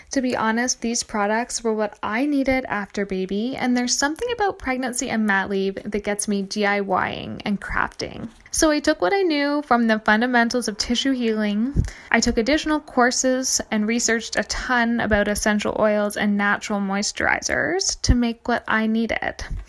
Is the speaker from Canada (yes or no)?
yes; Cobourg, Ontario, Canada; I grew up here in Coburg.